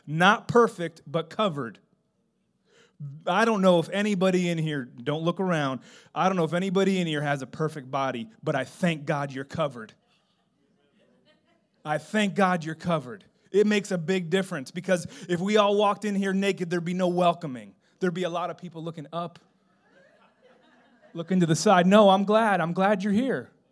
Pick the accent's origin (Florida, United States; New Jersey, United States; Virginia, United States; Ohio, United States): Florida, United States; Miami; I grew up in Miami, so this is for me, this is how I picture it.